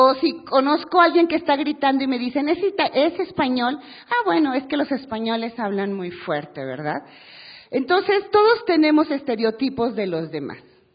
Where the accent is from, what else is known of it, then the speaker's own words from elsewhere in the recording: Monterrey, Nuevo León, Mexico; now in Mexico City, Mexico; Cuando yo vine de la ciudad de Monterrey a vivir a México